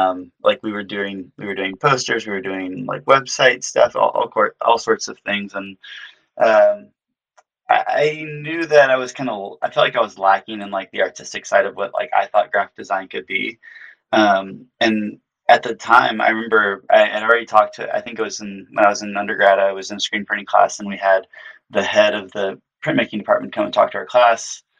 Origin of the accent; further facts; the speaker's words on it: Houston, Texas, United States; Yeah, I grew up in the Houston area, Southeast Houston, like Pasadena, Deer Park area.